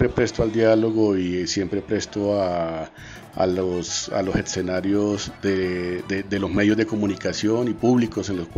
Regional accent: Tolima, Colombia; que nosotros, el sur del Tolima, también es de este país, que también somos colombianos

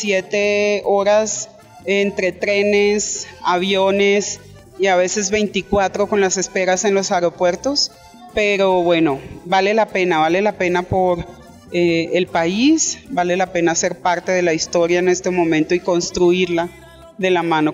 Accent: Colombia; now in Switzerland; hace 12 años me fui de Colombia por amenazas, en principio. Sin embargo, yo no soy solicitante de refugio y asilo en Suiza, porque conocí a quien actualmente es mi esposo

